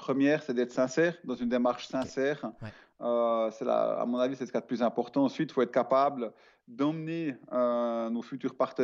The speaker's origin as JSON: {"language": "French", "country": "Switzerland", "said": "Alors j'ai bien un compte en banque en Suisse parce que je suis suisse"}